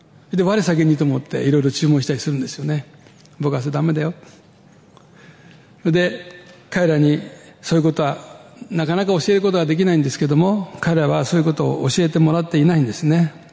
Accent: Tokyo, Japan; 僕は東京出身なのでわりかし標準語に近い話ができます。

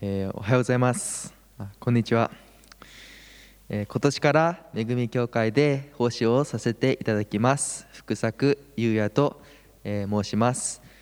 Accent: Canada; moved away; also born or lived in Japan; 私は日本で生まれましたが、1歳の時にカナダに引っ越したので、ほぼカナダ育ちです。牧師家庭で育ちましたが、小さい時からずっと教会に通っていましたが

